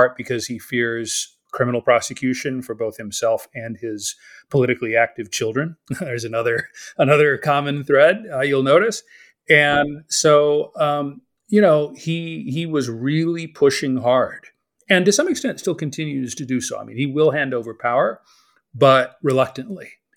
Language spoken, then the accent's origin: English; United States; I the experience of watching Brazil as an American over the last 5 years or so has been incredibly bizarre.